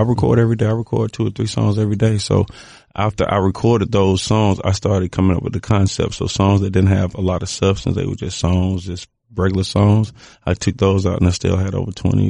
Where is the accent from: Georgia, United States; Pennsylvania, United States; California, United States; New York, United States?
Georgia, United States; Atlanta; and I'm from Atlanta, and I'm obviously a Hawks fan.